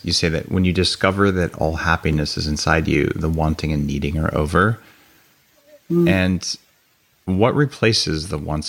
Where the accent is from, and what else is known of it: California, United States